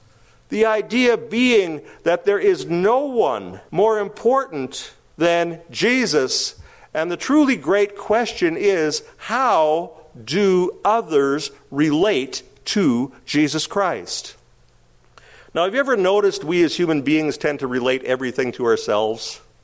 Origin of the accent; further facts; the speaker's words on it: Winnipeg, Manitoba, Canada; I grew up in Winnipeg, and there was a pizza chain there that made probably some of the worst pizza you can imagine.